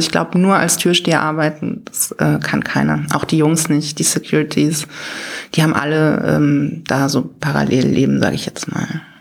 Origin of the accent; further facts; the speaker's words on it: Frankfurt, Hesse, Germany; now in Berlin, Germany; so als Frankfurter denkt man ja auch immer so ein bisschen, man hat schon alles gesehen